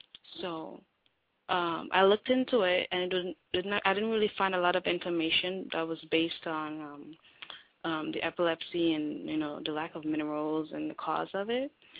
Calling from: Toronto, Ontario, Canada; I'm calling from Toronto, Canada.

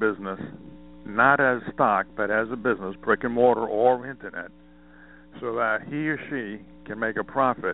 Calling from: Montana, United States

